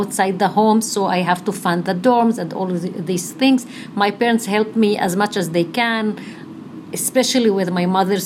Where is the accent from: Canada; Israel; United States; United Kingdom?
Israel; Haifa, Haifa District; now in Jerusalem, Israel; originally from Haifa, I live now in Jerusalem since 93 and I was born in Haifa. I grew up in a disadvantaged neighborhood called Wadi Nisnas, which was unfortunately well known as a poor neighborhood